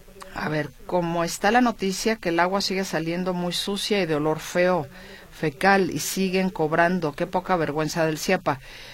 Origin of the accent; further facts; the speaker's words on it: Mexico; los canadienses, cuando llegas como mexicano, lo primero que te enseñan es el himno nacional canadiense.